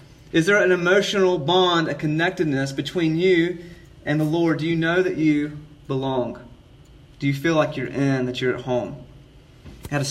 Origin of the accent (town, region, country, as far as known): South Carolina, United States; born or raised there; now in Seattle, United States